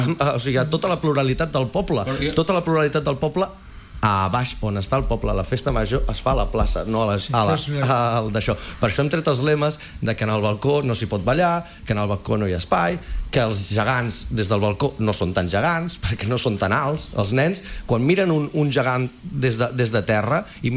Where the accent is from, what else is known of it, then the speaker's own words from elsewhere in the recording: Calella, Catalonia, Spain; perquè és la festa major i la fira del meu poble. Llavors jo tinc... I compro la idea d'un dia lliure, però és que no és suficient. O sigui, és la fira de Calella.